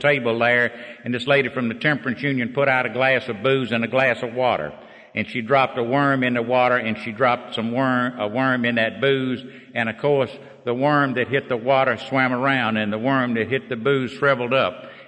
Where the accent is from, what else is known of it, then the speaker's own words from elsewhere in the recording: Mississippi, United States; I got out of the Air Force and I went back to my hometown and down in Mississippi